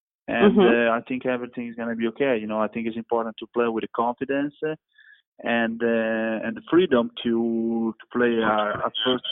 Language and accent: English; Bologna, Emilia-Romagna, Italy; English is a second language; basketball from where I came from, I'm from Bologna, is very famous